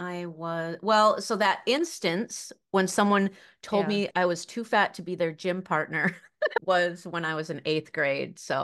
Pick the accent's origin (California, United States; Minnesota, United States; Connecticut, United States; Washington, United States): Minnesota, United States; Lake City; I grew up in a little town in southeast Minnesota, Lake City.